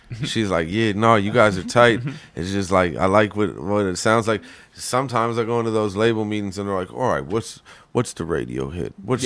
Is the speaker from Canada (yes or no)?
yes; Canada; He forgot completely that I was from Canada.